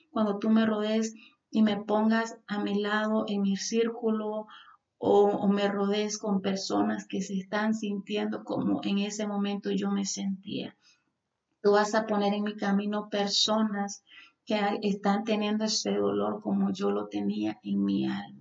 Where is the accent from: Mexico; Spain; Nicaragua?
Nicaragua; justamente en el país de Nicaragua, de donde yo soy